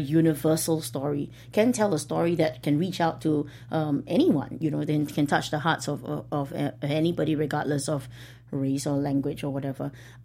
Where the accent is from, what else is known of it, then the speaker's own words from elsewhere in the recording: Singapore; I guess because I am from Singapore